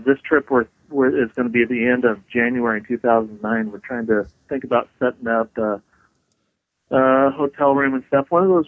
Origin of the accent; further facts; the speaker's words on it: Oregon, United States; But you see, we're from Oregon, so going over there is like being that close.